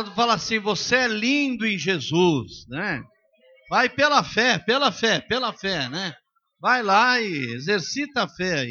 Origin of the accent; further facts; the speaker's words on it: São Paulo, Brazil; Nós somos lá do Brasil, de São Paulo.